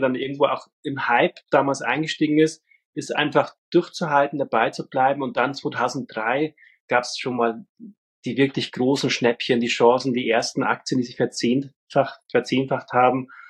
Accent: Bavaria, Germany; now in Kulmbach, Germany; Bin dann nach Kulmbach irgendwann zurück, sozusagen nach Bayern, nahe meiner Heimat Fichtelgebirge. Und da arbeite ich jetzt auch schon wieder deutlich über ein Jahrzehnt in Kulmbach

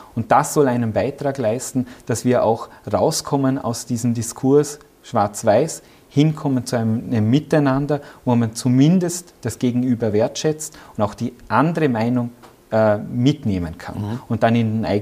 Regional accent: Lustenau, Vorarlberg, Austria; Ich erinnere mich gerade an letzten Samstag, wo ich beim Marktbesuch in meiner Heimatgemeinde Lustenau mit einer Person länger debattiert habe

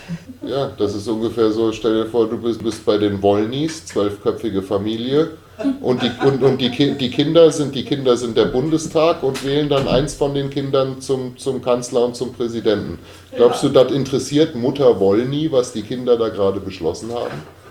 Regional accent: Germany; dann müssen wir uns natürlich als Deutsche überlegen, wer ist denn unser Hausbesitzer?

